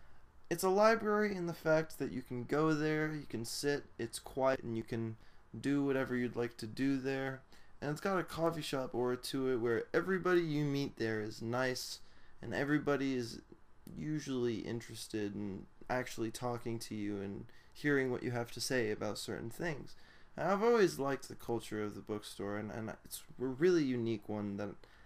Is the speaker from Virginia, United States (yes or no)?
yes; Virginia, United States; I'm from Northern Virginia. So I used to go to this Borders store in Fairfax City